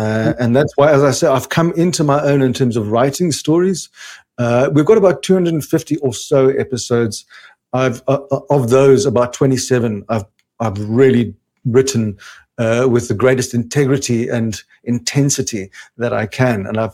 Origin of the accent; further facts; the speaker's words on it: South Africa; now in Germany; after I had just moved to Germany. I'm from South Africa.